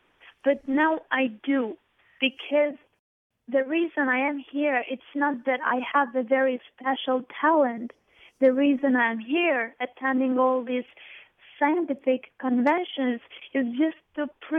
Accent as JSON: {"language": "English", "country": "Kosovo", "said": "I just want to prove also to these kids in Kosovo not to grow up and say that we come from a small country"}